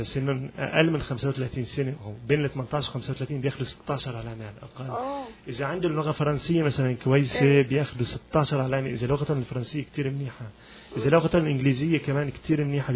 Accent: Syria; moved away; انا بعرف مثلا انا لانه جيت من سوريا

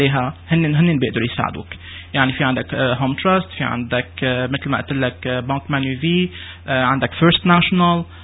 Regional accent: Syria; نحن متعودين كسوريين أو كعرب مجتمع عربي

